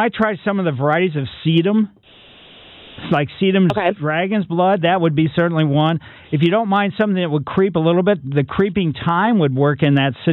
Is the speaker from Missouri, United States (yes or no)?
yes; Ellisville, Missouri, United States; As kids, growing up in Ellisville, 200 people when we moved out there, but there was a lot of dandelions.